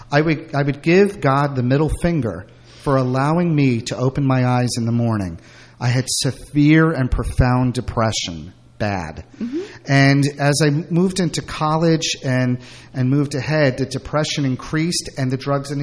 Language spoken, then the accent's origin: English; Cokesbury, New Jersey, United States; born or raised there; also born or lived in Brooklyn